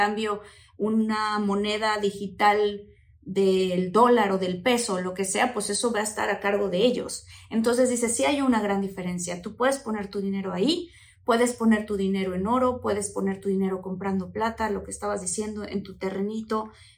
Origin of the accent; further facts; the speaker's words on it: Mexico; En mi país, por ejemplo, en México